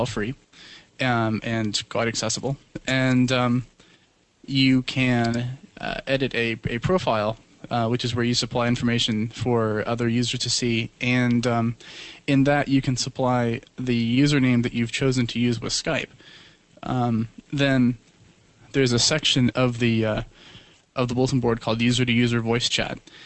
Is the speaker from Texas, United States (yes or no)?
no; Fayetteville, Arkansas, United States; from Arkansas.